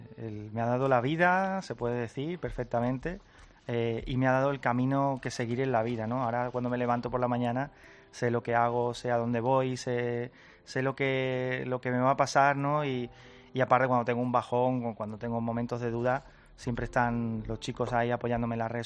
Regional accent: Carmona, Andalusia, Spain; en principio yo soy de Carmona

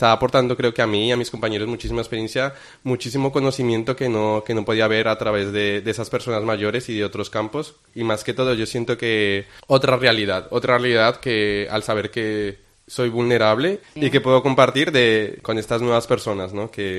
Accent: Colombia; now in Spain; Siempre quise participar, poner de mi parte porque soy emigrante de Colombia.

